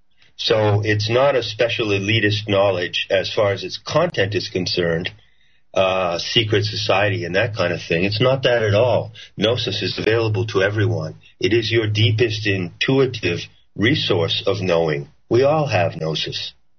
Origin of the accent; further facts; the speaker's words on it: United States; I strongly feel I am an American. I strongly feel America will lead the global revolution.